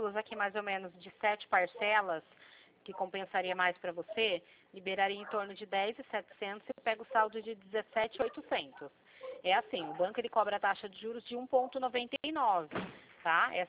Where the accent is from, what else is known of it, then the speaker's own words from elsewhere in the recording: Limeira, São Paulo, Brazil; Eu sou daqui de Limeira, interior de São Paulo.